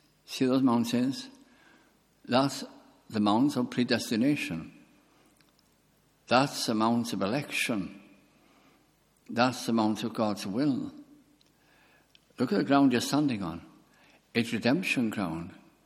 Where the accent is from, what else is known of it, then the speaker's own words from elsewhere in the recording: Wales, United Kingdom; And I'd come from a village, and I thought, it's so big, Lord. It's so big. It wasn't bigger than where I'd been brought up, but it was big as compared to the village.